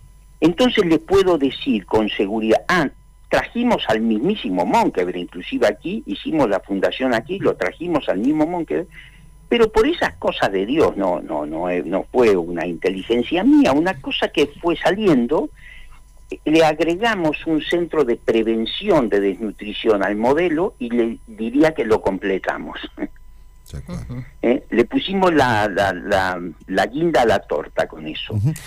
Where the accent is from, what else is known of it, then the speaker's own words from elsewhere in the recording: Argentina; Yo soy argentino, no tengo filiación política. Soy argentino